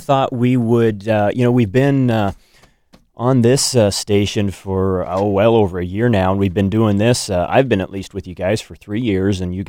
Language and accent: English; Eugene, Oregon, United States; also born or lived in Independence, United States; I grew up in Eugene for 13 years and just outside of Corvallis for I spent another 13 years in the little town of Independence